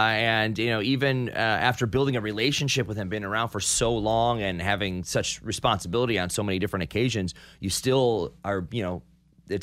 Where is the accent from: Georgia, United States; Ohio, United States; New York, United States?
Ohio, United States; Cleveland; For the longest time, my family and friends and parents, I grew up in Cleveland, they just thought I worked on Monday and Tuesday nights.